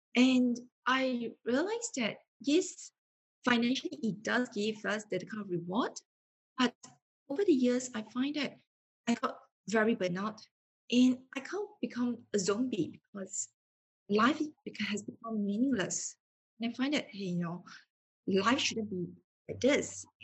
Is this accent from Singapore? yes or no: yes; Singapore; I'm from Singapore. All the while, born and bred in Singapore. The only time that I'm out of the country is when I'm studying overseas in Sydney. So that was in university.